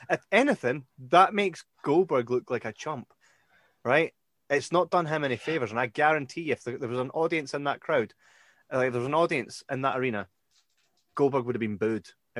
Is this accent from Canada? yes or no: no; Scotland, United Kingdom; As a Scottish wrestling fan, I really enjoyed the Hulk Hogan, Drew McIntyre.